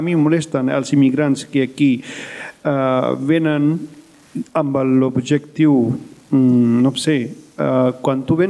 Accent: Punjab, India; Catalan is a second language; moved away as an adult; now in Spain; jo sóc un vingut del Punjab i meitat de vida he passat allà, uns 18 anys allà, 18 anys porto aquí

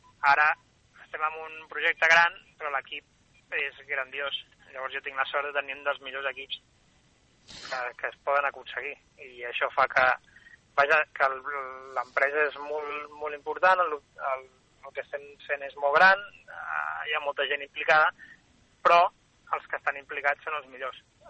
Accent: Barcelona, Catalonia, Spain; com que jo soc de Barcelona, la meva gent és de Barcelona

